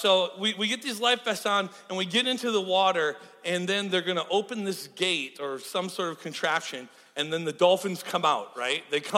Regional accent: Wisconsin, United States; So I'm from Wisconsin. Okay? Like a land lover, okay? There's no ocean.

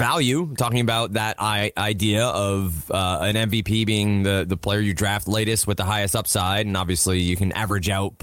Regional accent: New Jersey, United States; So if you're heading to the city from where I grew up, you'd go over the Driskel Bridge.

